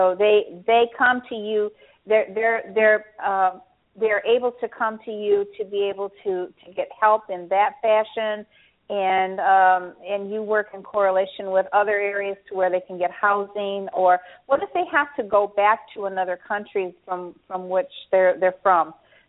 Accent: Chicago, Illinois, United States; At least I'm from Chicago originally. At least in Chicago there was. I'm not sure what the laws are here because I've just moved here.

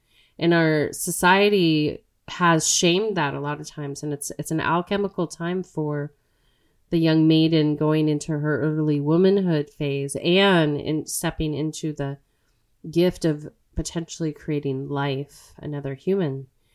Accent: Southwest, United States; was teased greatly with that name growing up in the Southwest.

